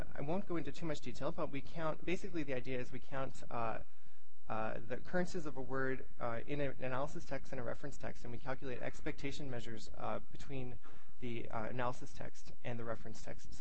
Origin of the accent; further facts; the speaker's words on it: Canada; I'm from Canada, and I don't really know very much about the U.S. court system either